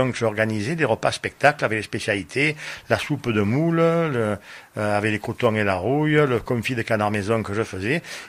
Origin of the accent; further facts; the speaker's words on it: Armissan, Occitanie, France; je venais quand même passer mes vacances à Armissant le juillet et août. Je peux dire aussi que j'ai fait mon enfance à Armissant.